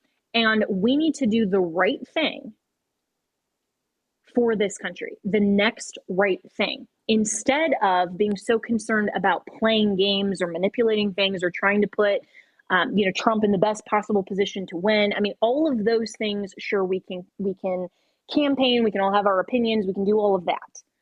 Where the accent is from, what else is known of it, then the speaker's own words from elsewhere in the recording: United States; That is what really concerns me as an American.